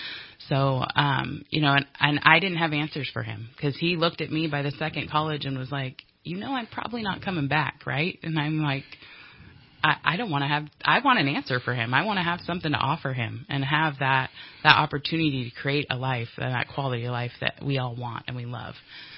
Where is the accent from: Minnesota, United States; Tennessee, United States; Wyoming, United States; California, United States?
California, United States; Doris; I grew up in Siskiyou County in a little tiny town called Doris, and then moved over.